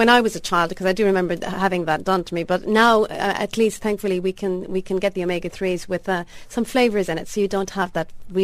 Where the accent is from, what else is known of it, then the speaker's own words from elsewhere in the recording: Ireland; being Irish